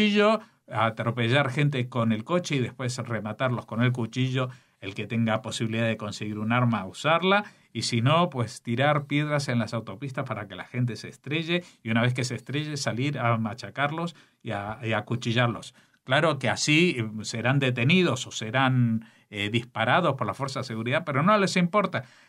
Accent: Spain; nosotros como españoles

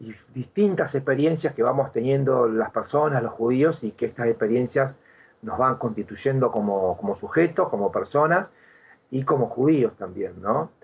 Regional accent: Concepción del Uruguay, Entre Ríos, Argentina; Cuando yo era chico, mi infancia en Concepción del Uruguay, Entre Ríos

